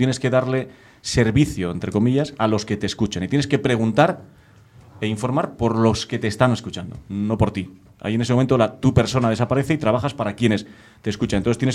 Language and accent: Spanish; Valladolid, Castile and León, Spain; lo único que soy es del Valladolid, que es el único equipo que me preocupa, el de mi tierra, como he sido siempre